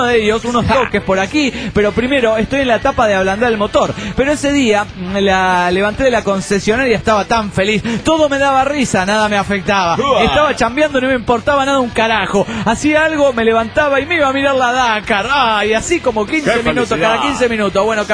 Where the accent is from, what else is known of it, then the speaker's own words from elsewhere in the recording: Córdoba, Argentina; de Córdoba, Argentina.